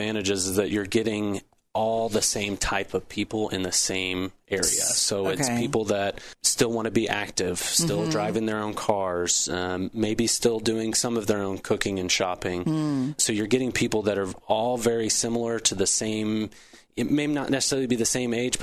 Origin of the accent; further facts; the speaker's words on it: Tulsa, Oklahoma, United States; That was a part of us moving back to Oklahoma, was that she could stay home, that we have family here